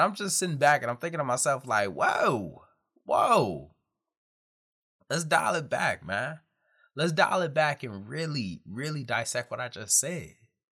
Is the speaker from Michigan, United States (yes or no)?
yes; Detroit, Michigan, United States; 18-year-old me joining the Marine Corps, born and raised in Detroit, Michigan.